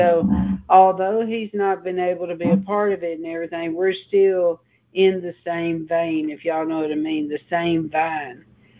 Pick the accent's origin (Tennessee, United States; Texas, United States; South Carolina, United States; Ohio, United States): Tennessee, United States; Nashville; which is how I ended up in Nashville, how I was born in Nashville, is because him and my mother, they married in Arkansas.